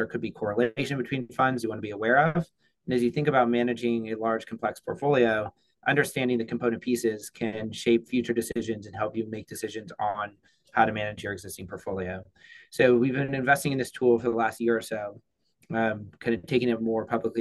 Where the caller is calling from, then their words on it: New York City, New York, United States; Calling in from Flatiron in Manhattan, New York City.